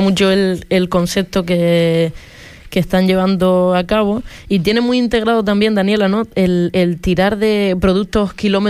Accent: Lajares, Canary Islands, Spain; no es porque sea mi pueblo, Lajares.

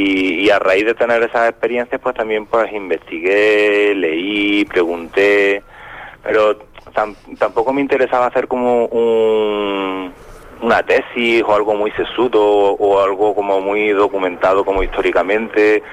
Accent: Andalusia, Spain; also born or lived in Madrid, Spain; yo aunque soy andaluz, pero yo cuando vivía en Andalucía, a mí el flamenco a lo mejor era como la sobreexposición

